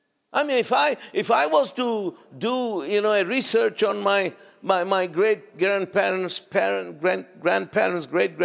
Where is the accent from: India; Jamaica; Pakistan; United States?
Pakistan; where I grew up in Pakistan, we have those tiny little thorn bushes.